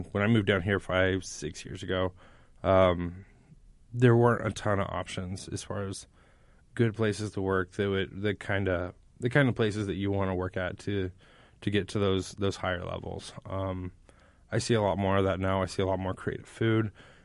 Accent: Anderson, Indiana, United States; And I'm from Anderson. So it was actually up there.

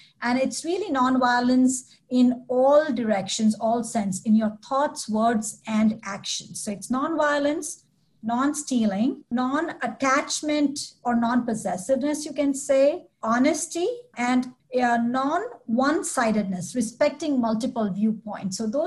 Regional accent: India; moved away as an adult; now in Indianapolis, United States; I was born into a Jain family. I was born and raised in India, came to the United States when I was 24, and have been in Indianapolis for the past 26 years.

